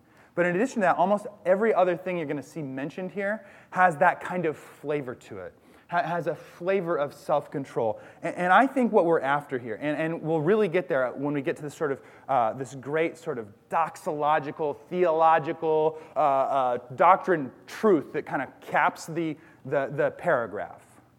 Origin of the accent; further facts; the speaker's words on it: Bellingham, Washington, United States; I grew up in Bellingham, Washington.